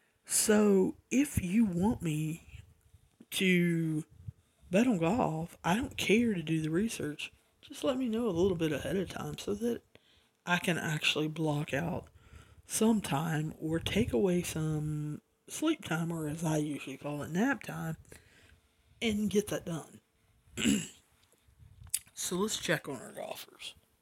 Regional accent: United States; But I don't know any better. I'm an American.

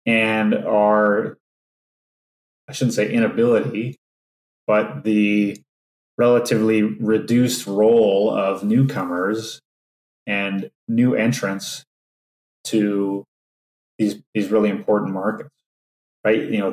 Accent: Alberta, Canada; and I'm from Alberta, I can't do it.

